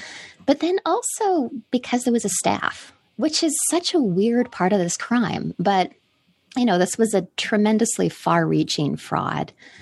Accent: British Columbia, Canada; So I grew up in British Columbia, but where I grew up, you know, it was a small island. It was really more inconvenient than remote. It really wasn't that far out. It was a 10-minute ferry ride to Vancouver Island.

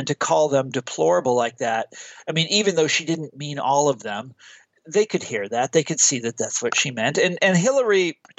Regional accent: Midwest, United States; I'm from the Midwest.

